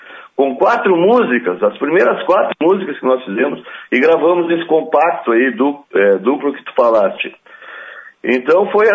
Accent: Bom Jesus, Rio Grande do Sul, Brazil; Eu mesmo que fui criado em Bonaci, criado em Bom Jesus, terra querida, sou serrano. Sim, senhor, como diz a música lá … gravou. Mas então, eu nasci no segundo distrito de Bom Jesus, no local denominado Governador.

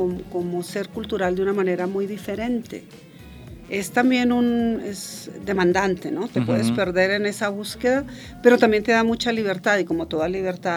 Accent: Bogotá, Colombia; now in Berlin, Germany; esta colombiana de Bogotá, yo ahora me defino como colombiana de Kreuzberg, que es el barrio donde yo siempre he vivido, que me encanta, es un barrio bohemio y muy politizado también

